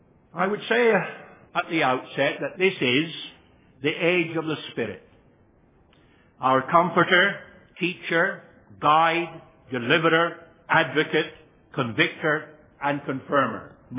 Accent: Scotland, United Kingdom; I was brought up in Scotland, as you may know

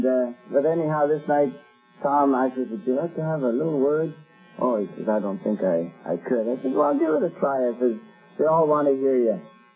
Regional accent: Canada; born there; also born or lived in Venezuela; I'm not a Venezuelan. I was born in Canada.

